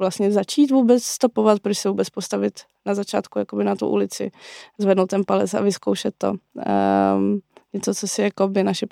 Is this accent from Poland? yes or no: yes; Poland; Já třeba jsem původně z Polska